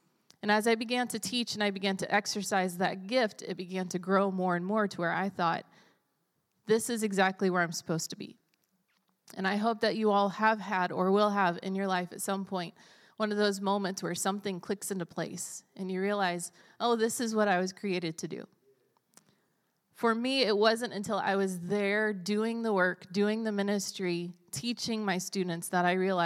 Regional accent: Greensboro, United States; I'm from Greensboro, born and raised, and obviously pastor's kid, grew up in the church my whole life, homeschooled my whole life

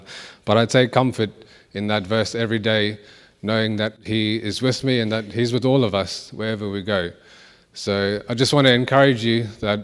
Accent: Durban, KwaZulu-Natal, South Africa; in my hometown of Durban in South Africa. You can see a picture there of Durban. It's on the east coast of South Africa. It's the third biggest city.

